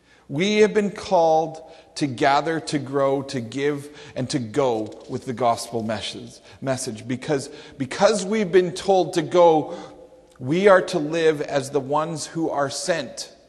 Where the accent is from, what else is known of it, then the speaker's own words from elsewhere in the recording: Calgary, Alberta, Canada; also born or lived in Karenport, Saskatchewan; I grew up in Calgary where I could see the mountains. I was in a strange land. I was a foreigner. I spoke Albertan. They spoke Saskatbush.